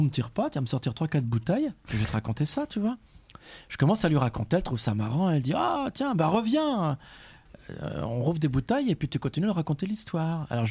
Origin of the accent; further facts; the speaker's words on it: Nîmes, Occitanie, France; je viens de Nîmes, j'ai traversé la France pour les yeux doux de Tomblaine.